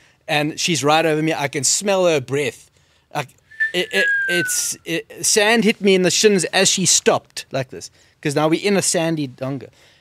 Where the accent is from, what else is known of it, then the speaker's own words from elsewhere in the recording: Plettenberg Bay, Western Cape, South Africa; on the beach in Plettenberg Bay, back in my hometown